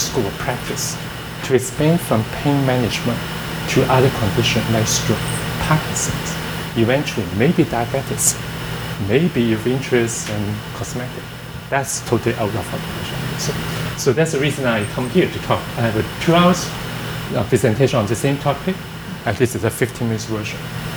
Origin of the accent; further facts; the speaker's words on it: Hong Kong; English is a second language; now in Canada; And I'm an immigrant from Hong Kong. I came to this country in 1991. So 27 years, my English is still not good.